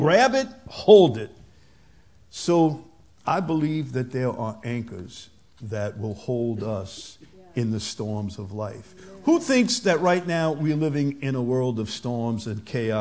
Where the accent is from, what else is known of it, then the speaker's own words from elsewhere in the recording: St. Bernard Parish, Louisiana, United States; When I was a kid, we grew up in St. Bernard Parish. Our house got flooded by Hurricane Betsy in 1965.